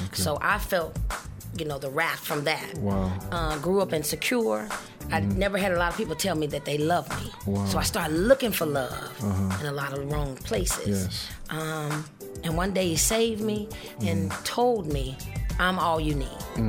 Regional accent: Memphis, Tennessee, United States; I grew up in Memphis from a broken home.

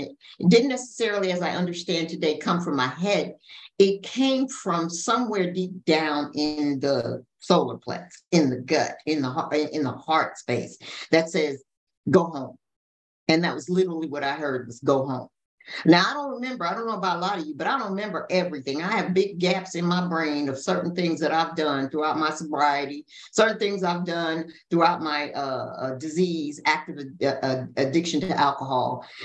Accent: Los Angeles, California, United States; now in Atlanta, United States; I'm broadcasting from Atlanta, Georgia. My original home is Los Angeles, California, where I hit my bottom and I got transformed into a different person.

